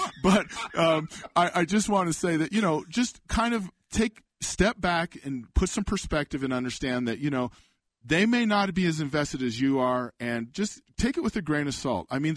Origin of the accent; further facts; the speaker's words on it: Denver, Colorado, United States; You know, when I grew up in the Denver area